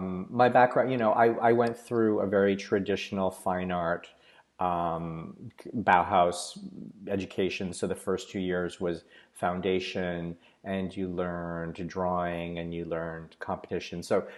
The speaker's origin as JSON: {"language": "English", "country": "Canada", "said": "I was an international student. I'm from Canada."}